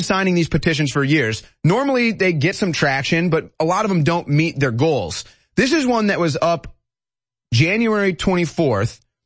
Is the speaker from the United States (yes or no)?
yes; St. Louis, Missouri, United States; But you know, Alex, I'm from St. Louis.